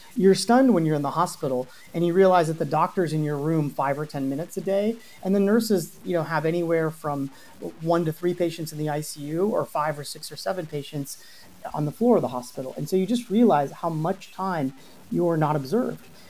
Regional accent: Cincinnati, Ohio, United States; born there; moved away as an adult; I was born in Cincinnati, Ohio, moved out to the Valley during the first dot-com bubble transformation

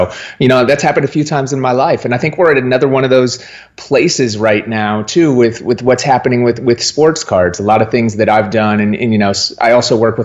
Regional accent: Minneapolis, Minnesota, United States; Man, I started DJing. I grew up in Minneapolis.

